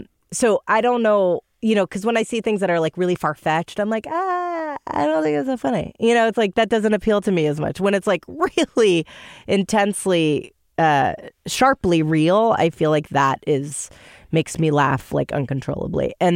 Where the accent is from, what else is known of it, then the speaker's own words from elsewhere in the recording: New York, United States; I was from New York, so I was new.